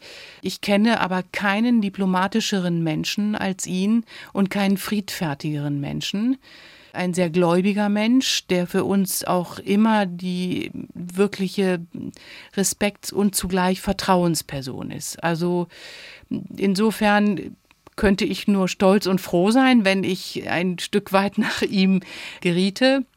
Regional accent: Germany; also born or lived in Italy; Ich bin in Deutschland und Italien aufgewachsen. Ich habe auch deutsche und italienische Schulen und Universitäten besucht, also sicherlich auch einen italienischen Hintergrund.

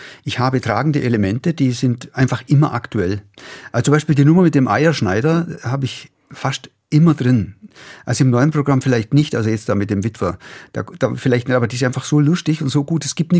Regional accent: Krumbach, Bavaria, Germany; accent: Bavarian-Swabian; also born or lived in Günzburg / Freiburg; Also ich bin geboren in Günzburg, da wo meine Großeltern eben waren. Und dann Krumbach, das ist also ein bisschen weiter westlich so. Und das ist die Grundfärbung. Das ist dieses schwäbische, bayerisch-schwäbische Element. Und dann bin ich aber nach Freiburg gezogen schon.

